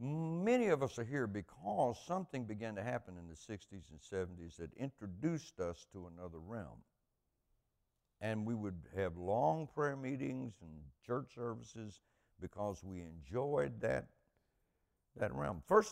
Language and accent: English; Alabama, United States; I grew up Southern Baptist in South Alabama, and that region of the country, and in fact, the only church in the little town I grew up in was a Baptist church.